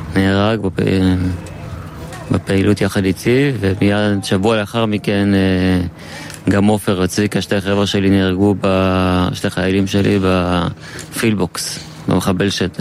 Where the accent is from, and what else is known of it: Oranit, Judea and Samaria Area, Israel